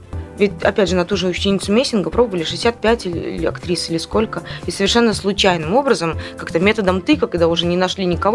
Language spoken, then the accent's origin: Russian; Belarus; я девочка из Беларуси